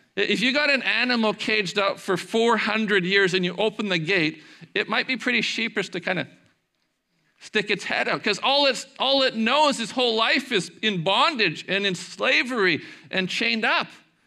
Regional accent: Prince Rupert, British Columbia, Canada; But can you remember a day when on Sunday, when I grew up in Prince Rupert, like it was hard to find milk or eggs because everything was closed

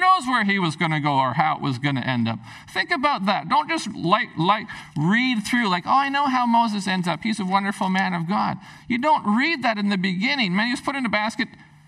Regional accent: Prince Rupert, British Columbia, Canada; When I was a teenager, growing up in Prince Rupert, we would come

